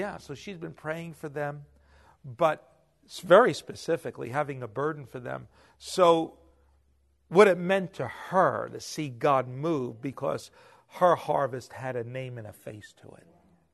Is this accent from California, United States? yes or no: no; Bronx, New York, United States; He's my second oldest cousin. We grew up together in the Bronx, and he sends me an email.